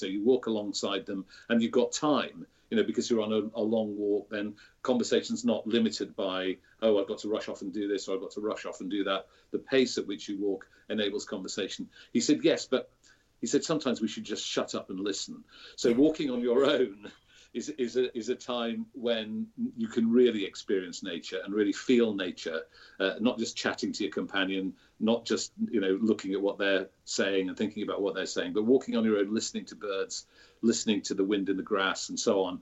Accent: Sheffield, Yorkshire and the Humber, United Kingdom; but I was born and brought up in Sheffield.

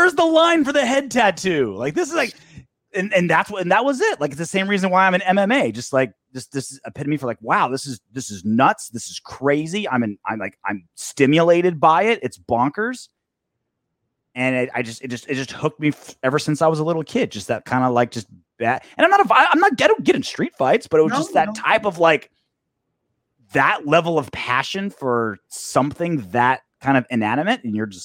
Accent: Huntington Beach, California, United States; I was born in Long Beach Memorial and then lived in Huntington Beach through my high school, like middle school years, moved to Long Beach in my 20s.

